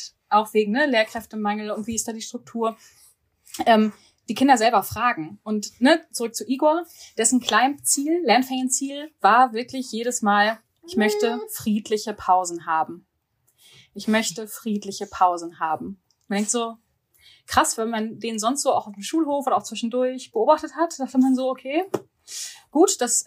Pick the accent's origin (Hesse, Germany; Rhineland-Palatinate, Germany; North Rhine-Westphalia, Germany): North Rhine-Westphalia, Germany; Ich komme ja selber aus dem Pott